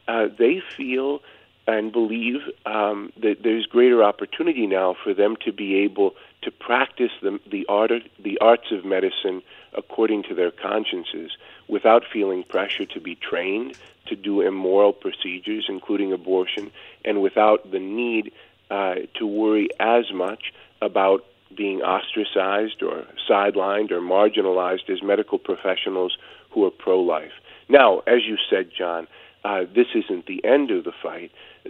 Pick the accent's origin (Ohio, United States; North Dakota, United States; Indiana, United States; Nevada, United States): North Dakota, United States; unborn children in the state of North Dakota, here in my home state, will have the full protection of law.